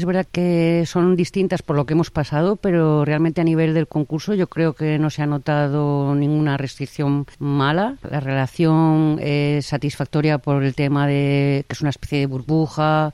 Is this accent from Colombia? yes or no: no; Spain; soy de España.